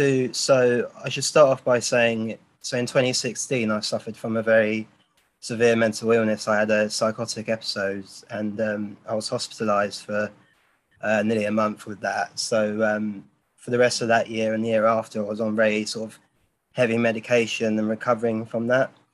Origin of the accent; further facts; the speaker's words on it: Watford, East of England, United Kingdom; I'm 31 years old. So I was born in Watford as well. And I lived here most of my life, apart from when I lived at university and when I did a ski season. I'm currently living in a flat with my girlfriends.